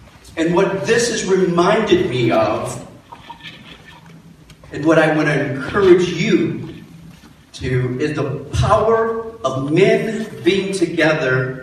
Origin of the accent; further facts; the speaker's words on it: Detroit, Michigan, United States; I'm from Detroit. I've seen too many things in Detroit